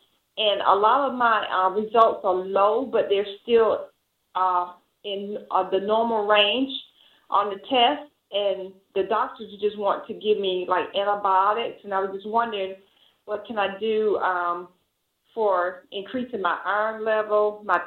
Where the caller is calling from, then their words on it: Alabama, United States